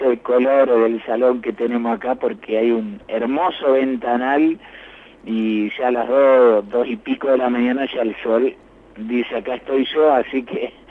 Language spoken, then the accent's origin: Spanish; Paraná, Entre Ríos, Argentina; En mi caso soy de Paraná